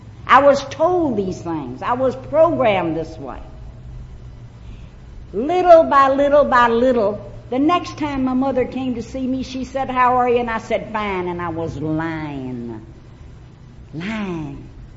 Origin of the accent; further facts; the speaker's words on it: Arkansas, United States; I was born and raised in Arkansas.